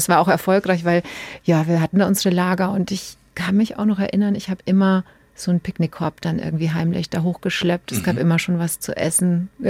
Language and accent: German; Gößweinstein, Bavaria, Germany; ich bin in Gößweinstein aufgewachsen. Das ist in der Fränkischen Schweiz.